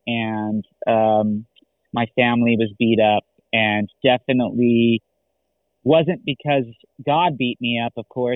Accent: Seattle, Washington, United States; also born or lived in Ogden, United States; Well, I grew up in Seattle and I moved away for about 8 years, and I moved away and did a lot of different things. I not only helped plant a church in Ogden, Utah

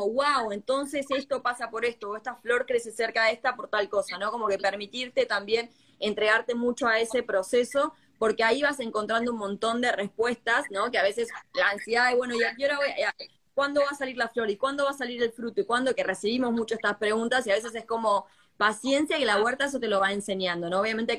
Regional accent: Entre Ríos, Argentina; also born or lived in Mexico; now in Buenos Aires, Argentina; en febrero de 2019 me vuelvo a vivir acá a Argentina. Me vuelvo a vivir a... Yo soy de Entre Ríos, pero me vuelvo a vivir a Buenos Aires.

